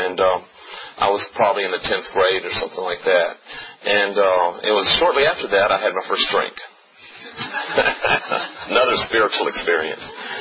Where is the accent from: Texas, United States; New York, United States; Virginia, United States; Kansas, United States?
Virginia, United States; Cumberland; also born or lived in Farmville; And I was born in Farmville, and I grew up on the outskirts of Farmville in Cumberland County, in the town of Cumberland